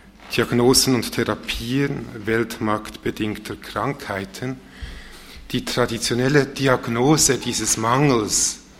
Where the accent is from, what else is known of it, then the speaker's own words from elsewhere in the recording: Switzerland; Ich bin ja auch so eine Art Außereuropäer, ich komme aus der Schweiz.